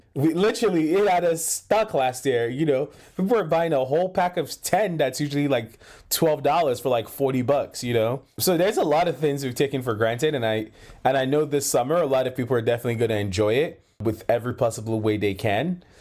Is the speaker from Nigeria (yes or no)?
yes; Nigeria; You know, I am black, but I am Nigerian.